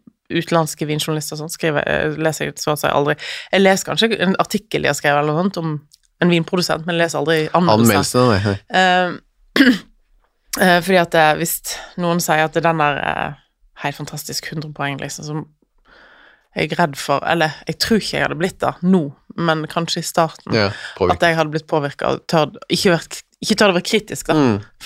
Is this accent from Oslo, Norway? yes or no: no; Voss, Vestland, Norway; Jeg kommer fra Voss.